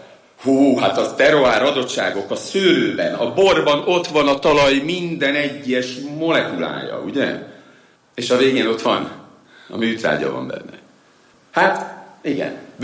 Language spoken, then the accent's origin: Hungarian; Hungary